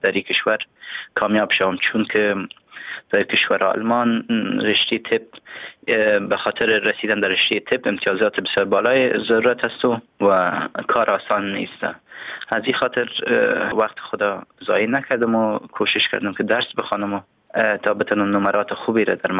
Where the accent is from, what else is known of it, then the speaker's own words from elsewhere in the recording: Kabul, Afghanistan; now in Germany; من متولد شهر کابل می باشم و در شهر کابل زندگی کردیم و در اونجا بزرگ شدیم.